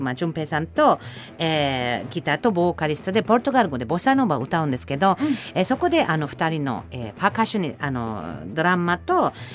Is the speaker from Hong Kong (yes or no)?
no; Germany; Japanese is a second language; まあ、私ドイツ生まれ育って小中学校がないので